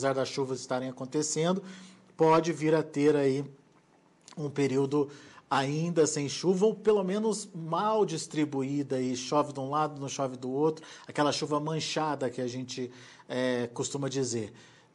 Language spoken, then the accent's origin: Portuguese; Minas Gerais, Brazil; Eu sou de Minas.